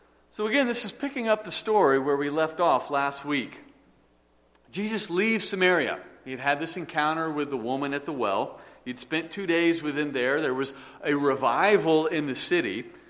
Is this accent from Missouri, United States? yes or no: no; Atlanta, Georgia, United States; also born or lived in Texas; I like to tell people that I'm from Atlanta. I spent 26 years in Atlanta and most of my life there, even though I was actually born in Texas. And I spent the early years of my life there in Texas.